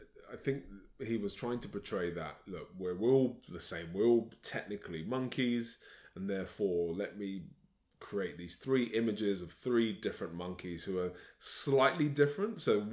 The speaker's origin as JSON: {"language": "English", "region": "London", "country": "United Kingdom", "tie": "born or raised there", "said": "I had no idea as a 12-year-old growing up in London."}